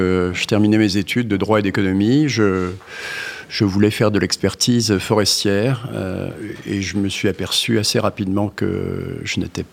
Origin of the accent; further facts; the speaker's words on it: France; accent: French; j'ai bien pratiqué mon accent français, mais j'étais, je pense, plutôt bilingue